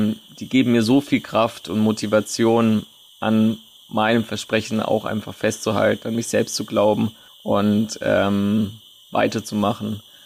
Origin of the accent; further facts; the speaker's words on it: Bavaria, Germany; ich bin in der Natur aufgewachsen. Ich komme auch aus Bayern. Ohne Smartphone, ohne Handy.